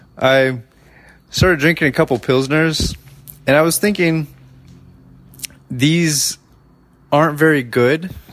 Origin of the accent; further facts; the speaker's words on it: Bakersfield, California, United States; I'm from Bakersfield, so.